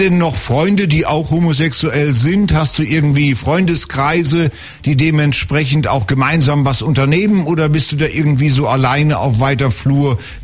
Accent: Emsbüren, Lower Saxony, Germany; Ich bin bei Lingen nämlich groß geworden, das gehört auch zum Emsland in Emsbüren.

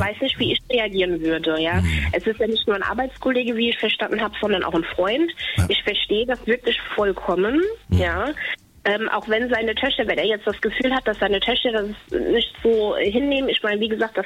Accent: Bad Kreuznach, Rhineland-Palatinate, Germany; ich komme selbst aus Bad Kreuznach. Mhm. Und Bad Kreuznach ist keine große Stadt.

